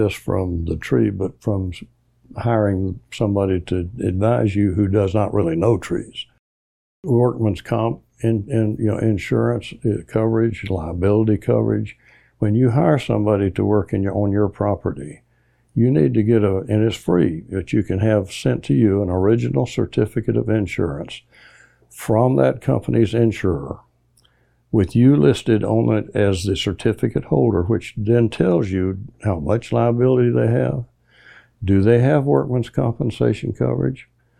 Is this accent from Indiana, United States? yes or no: no; Tallahassee, Florida, United States; I grew up in Tallahassee back in the 40s. I'm a little older than you, and we've always really loved the trees here.